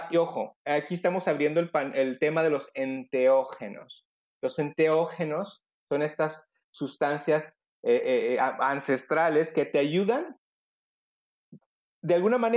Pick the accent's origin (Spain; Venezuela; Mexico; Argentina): Mexico; Hermosillo, Sonora; Y nos regresamos justo antesito de la pandemia a Hermosillo. Yo soy acá de Hermosillo, Sonora, y estoy por lo pronto acá.